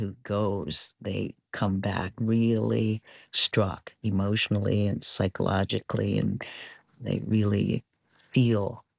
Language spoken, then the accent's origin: English; San Francisco, California, United States; Growing up in North Beach, Chinatown, I had the best of many worlds.